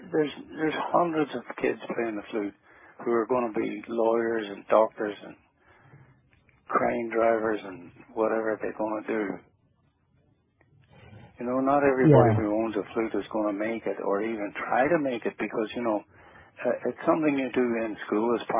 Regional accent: Belfast, Northern Ireland, United Kingdom; I was just reminiscing earlier on about this business of growing up in Belfast and being in the band, the flute band.

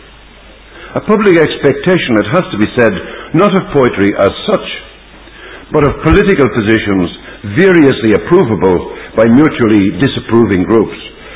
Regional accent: Northern Ireland, United Kingdom; moved away; this was certainly corroborated by the experience of having been born and brought up in Northern Ireland and having lived with that place, though not in it, for the last quarter of a century.

